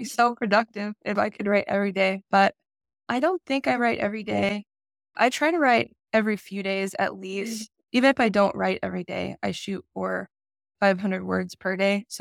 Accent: Idaho, United States; it's based in my home state of Idaho. And it's always helpful to go to the small towns that I'm writing about, or I've lived here my whole life

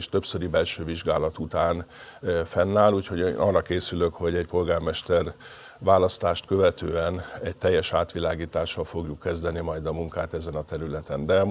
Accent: Budapest, Hungary; Én itt születtem, itt élek, és 30 éve önökért dolgozom.

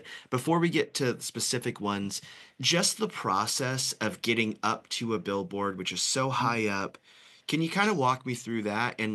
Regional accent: Fresno, California, United States; I remember, growing up in Fresno, there's a couple of billboards that are massive

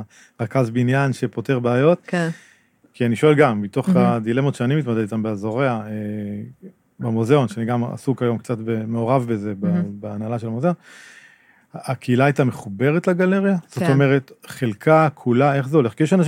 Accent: Hazorea, Northern District, Israel; גדלתי שם. וגם יש אומנים שאני הכרתי בזורע

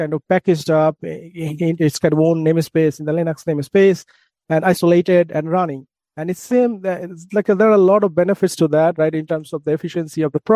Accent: Bangladesh; English is a second language; moved away as an adult; now in United States; So I was born and raised in Bangladesh, came to United States as a PhD student in 2009.

